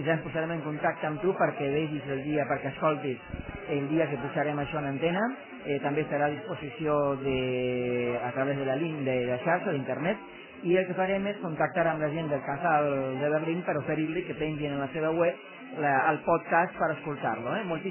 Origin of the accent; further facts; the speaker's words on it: Argentina; now in Catalonia, Spain; Però no com a català, sinó com a argentí a Catalunya.